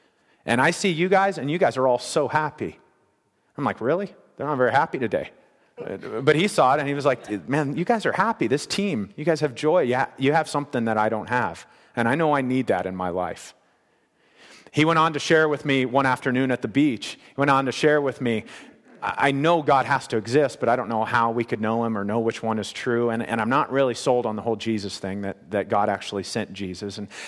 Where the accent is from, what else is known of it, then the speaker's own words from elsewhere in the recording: Kentucky, United States; I grew up in Kentucky. The whole state smells like cigarette smoke